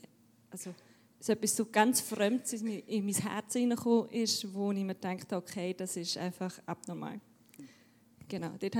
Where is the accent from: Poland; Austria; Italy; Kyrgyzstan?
Austria; now in Switzerland; Und ich bin 31, bin in Österreich aufgewachsen und bin jetzt seit 1,5 Jahren hier in der Schweiz wieder.